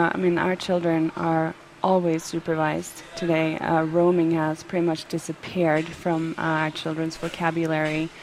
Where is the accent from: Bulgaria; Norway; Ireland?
Norway; now in United States; And I grew up in Norway, and how I was raising my children here in the States was just so different than how my upbringing was in Norway